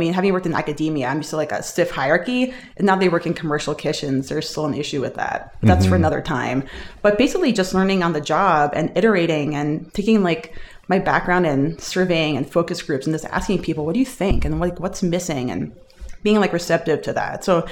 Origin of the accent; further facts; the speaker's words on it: Irvington, New Jersey, United States; And we had amazing bagels in New Jersey, especially in my hometown of Irvington.